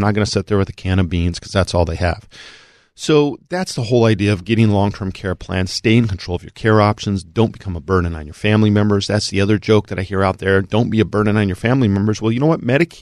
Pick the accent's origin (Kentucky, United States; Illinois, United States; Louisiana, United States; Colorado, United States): Colorado, United States; I grew up in the San Luis Valley and we had a lot of snow, but it was a dry snow.